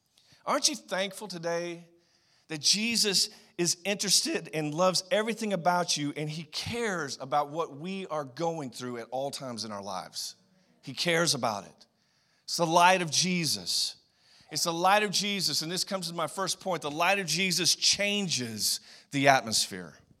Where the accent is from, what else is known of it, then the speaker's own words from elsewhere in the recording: San Francisco, California, United States; It was San Francisco fog. That's the area where I'm from California, and it's thick.